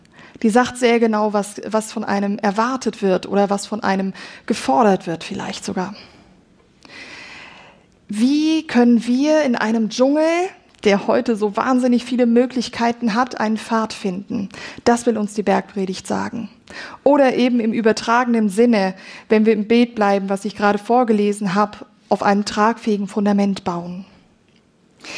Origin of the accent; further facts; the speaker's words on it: Germany; Ahrtal, auch in meinem Heimatland, furchtbar.